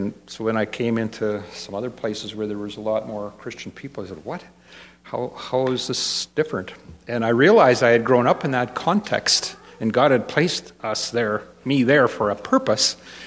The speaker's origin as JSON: {"language": "English", "town": "Flowing Well", "region": "Saskatchewan", "country": "Canada", "tie": "born or raised there", "said": "I grew up in Flowing Well, not that far from here. I think it's all part of southern Saskatchewan."}